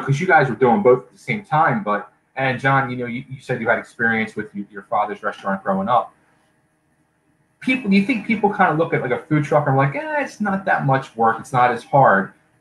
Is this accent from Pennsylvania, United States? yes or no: yes; Philadelphia, Pennsylvania, United States; Like, now I'm originally from Philadelphia